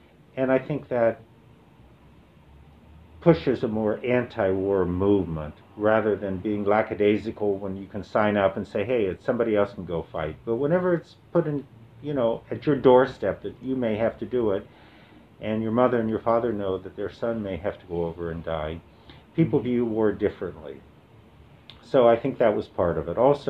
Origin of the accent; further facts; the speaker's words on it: Midwest, United States; first language English; moved away as an adult; now in Queens, United States; English is my first language. And my family came to New York. Well, actually, I came to New York from the Midwest.